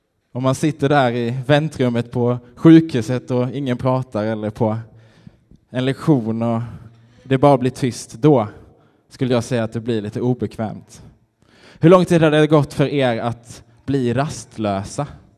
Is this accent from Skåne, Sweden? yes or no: yes; Helsingborg, Skåne, Sweden; now in Gothenburg, Sweden; Jag är från Helsingborg, 25 år och älskar fotboll